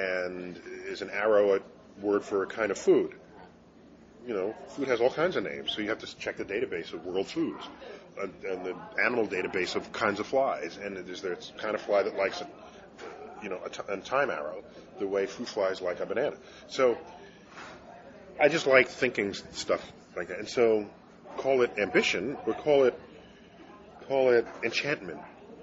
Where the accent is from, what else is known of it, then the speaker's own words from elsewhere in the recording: New York, United States; And growing up in New York City, where there is no night sky, it's not a part of what you are.